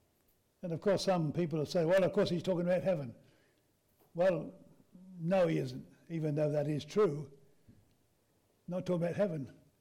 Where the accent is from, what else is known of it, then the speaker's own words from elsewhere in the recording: United Kingdom; I'm British. Don't touch me.